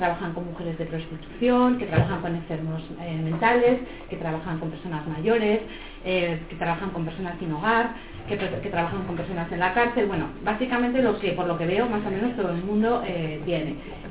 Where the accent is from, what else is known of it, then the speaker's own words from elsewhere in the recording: Zaragoza, Aragon, Spain; nosotras venimos desde Zaragoza